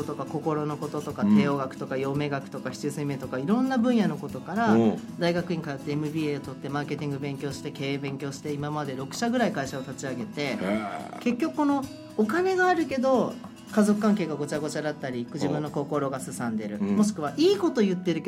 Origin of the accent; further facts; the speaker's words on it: Hofu, Yamaguchi, Japan; moved away as an adult; 山口県の防府市っていう瀬戸内海の真ん中らへんですね。